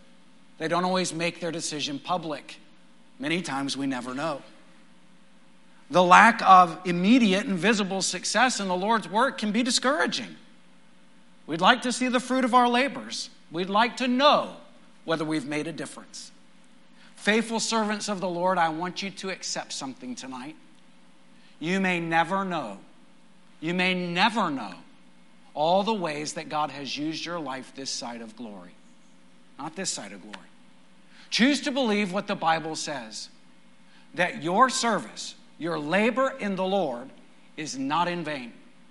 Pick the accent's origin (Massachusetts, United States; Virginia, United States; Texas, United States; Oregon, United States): Texas, United States; When I was a child growing up in West Texas, we didn't have any lakes for 3 hours around.